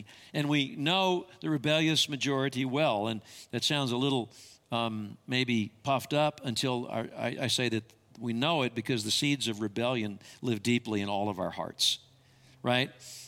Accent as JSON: {"language": "English", "town": "Amarillo", "region": "Texas", "country": "United States", "tie": "born or raised there", "said": "I remember I grew up in Amarillo. I went to elementary school at San Jacinto, and I was in third grade class there."}